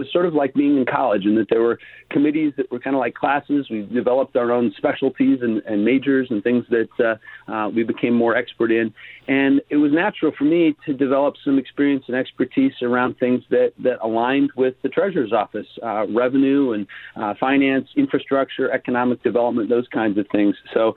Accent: Idaho, United States; moved away as an adult; now in Oregon, United States; Well, I was raised in Idaho, and I came to Oregon by choice for college, and I have mostly stuck around.

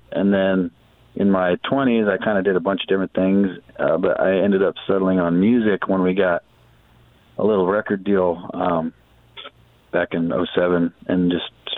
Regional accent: Oregon, United States; And we're all from Oregon

